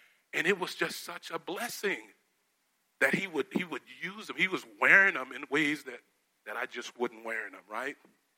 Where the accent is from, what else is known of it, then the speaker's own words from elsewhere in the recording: Louisiana, United States; And so I'm from Louisiana and I wanted to represent my state